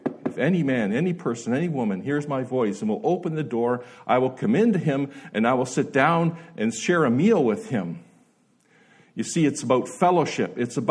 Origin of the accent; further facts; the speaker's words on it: New Brunswick, Canada; So I was brought up in New Brunswick, a family of five brothers, one sister, seven of us.